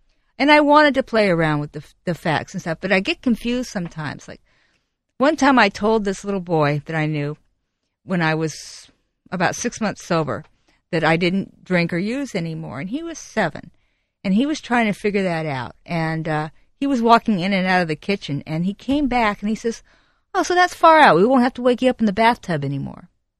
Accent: Pacific Palisades, California, United States; Listen, I came from a nice background. I grew up in Pacific Palisades. I had a lot of advantages.

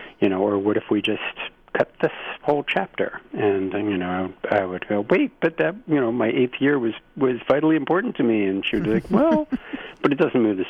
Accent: Berlin, Germany; Well, I grew up in Berlin and went back there when the wall came down, and it was kind of a formative experience for me

